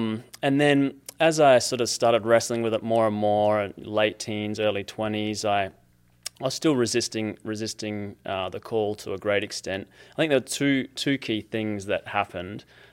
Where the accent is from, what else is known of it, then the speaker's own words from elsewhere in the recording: Adelaide, South Australia, Australia; I'm from Adelaide, South Australia. And if you look at Australia, if you point to the middle and go directly south, that's where we come from.